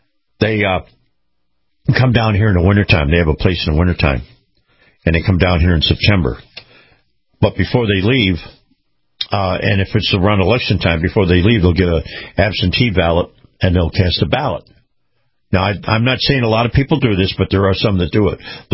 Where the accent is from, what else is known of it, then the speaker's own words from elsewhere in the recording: Florida, United States; Take a look at what happened in my home state of Florida